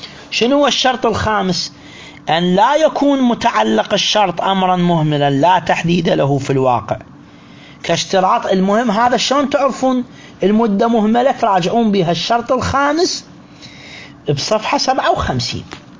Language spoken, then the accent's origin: Arabic; Iraq; عندنا بالعراق